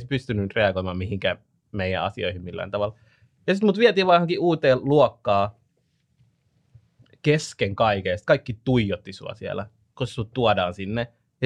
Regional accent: Järvenpää, Uusimaa, Finland; me muutettiin Järvenpäästä toisesta puolelta kaupunkiin toisen puolelle kaupunkiin

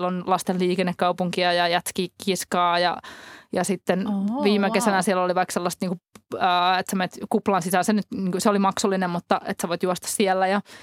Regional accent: Turku, Southwest Finland, Finland; No minä kerron Turusta matkavinkin, koska olen sieltä kotoisin.

